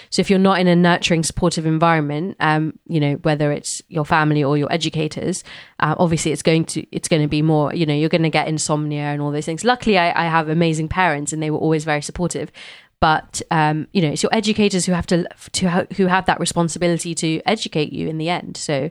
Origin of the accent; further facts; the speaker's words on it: London, United Kingdom; growing up in London, being part of an amazing music scene